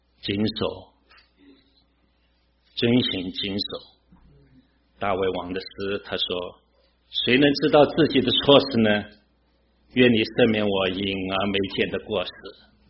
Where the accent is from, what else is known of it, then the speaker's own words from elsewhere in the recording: China; 我小时候在大陆，因为大陆禁止基督教，那时候没有教会，也没有圣经。因为我祖父是牧师